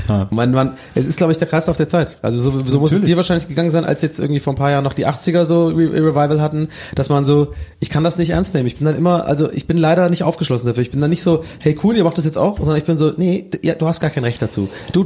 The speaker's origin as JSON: {"language": "German", "town": "Tübingen", "region": "Baden-Württemberg", "country": "Germany", "said": "die waren auf jeden Fall bei uns in Tübingen, waren die schon auch, haben ja auch die coolen getragen"}